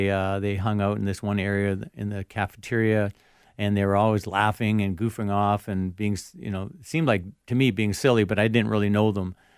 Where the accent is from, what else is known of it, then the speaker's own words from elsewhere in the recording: Vancouver, British Columbia, Canada; also born or lived in Saskatchewan; I was born in Saskatchewan, which is a province in Canada. Mm-hmm. Lived there until I was 10, but then moved out to the West Coast and live in Vancouver, and I've lived in that area ever since.